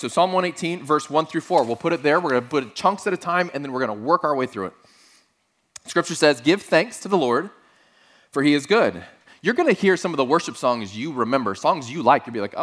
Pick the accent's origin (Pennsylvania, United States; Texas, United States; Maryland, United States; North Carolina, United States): Texas, United States; Growing up in Texas, we did. We had